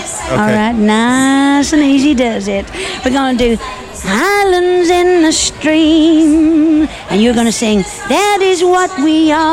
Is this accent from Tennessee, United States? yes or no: yes; Tennessee, United States; when I was growing up in the Smoky Mountains of East Tennessee, you know, I was born and raised on a farm, so my daddy was a farmer, and a lot of my family were hillbillies.